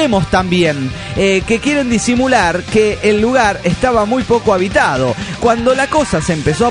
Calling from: Tijuana, Baja California, Mexico; de Tijuana, Baja California, México.

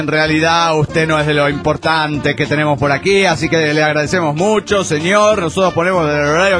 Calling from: Cuauhtémoc, Chihuahua, Mexico; Esto se despide desde Ciudad Cuauhtémoc, Chihuahua

